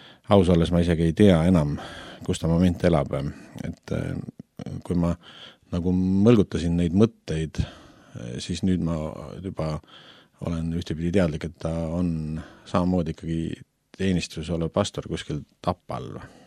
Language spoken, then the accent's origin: Estonian; Järva-Jaani, Järva County, Estonia; Kuna Alevis, kus ma pärit olen, ehk Järvamaalt, Järva Jaanist